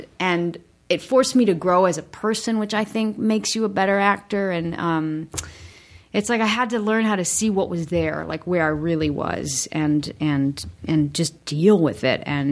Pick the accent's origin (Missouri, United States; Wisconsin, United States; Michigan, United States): Michigan, United States; and I was from Michigan and just felt so lucky to be there.